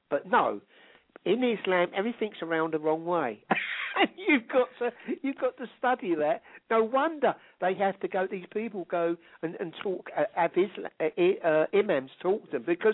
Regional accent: England, United Kingdom; because I'm English eventually, oh, you hate Muslims, you're racist, this, that, and that.

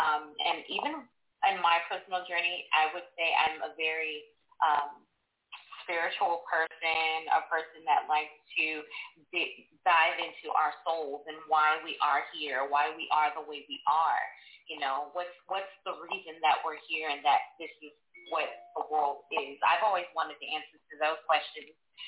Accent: Compton, California, United States; Originally, I was born in California. I'm a Compton baby.

